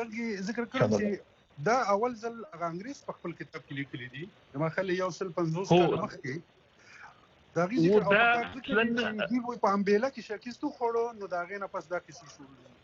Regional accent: Afghanistan; افغان خو زه هم یم.

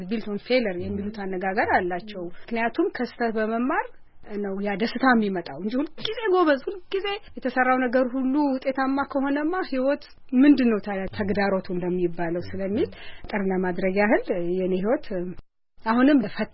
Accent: Asella, Oromia, Ethiopia; born there; also born or lived in Dessie / Finote Selam / Addis Ababa; የተወለድኩት አሰላ ነው፣ ግን 2 ዓመት ሲሆነኝ አባቴ የፖሊስ አባል ስለነበረ መቀየር ነበረበት። ስለዚህ ትምህርት የጀመርኩት ደሴ ቴጌመን ትምህርት ቤት፣ ከዛ ቀጥሎ ወደ ፍኖተ ሰላም ጎጃም፣ ከዛ መጨረሻ ላይ አዲስ አበባ ነው አጠናቀቅኩት ትምህርቴን።

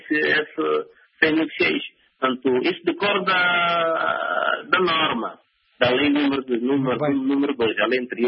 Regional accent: Angola; Estamos aqui, nós somos angolanos, nossos irmãos também são angolanos

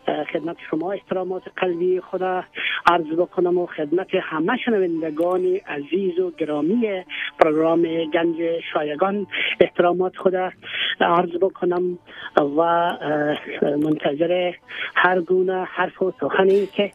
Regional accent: Afghanistan; born there; یک بار پس با وطن خود دوباره برم، به افغانستان به زادگاهم برم

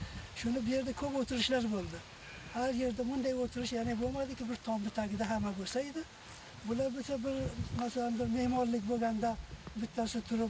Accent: Kabul, Afghanistan; also born or lived in Anqoy; Biz 2-3 sinfda o'qib, Kobulga kelib qoldik keyin. Kobulda bo'lsa o'sha qolib ketdi, yana o'sha oxirgacha men Kobulda edim. Yana kelib 1982-yilda bu yerga Nyu-Yorkdan o'zimga tashildim.

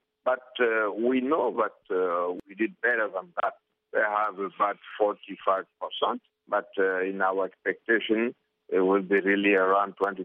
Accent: Boké, Boké Region, Guinea; English is a second language; Boké is my hometown. We have a big problem in that part of the country.

